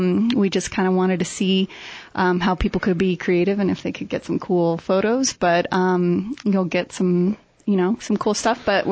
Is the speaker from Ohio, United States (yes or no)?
no; California, United States; I grew up in California, and did a lot of events.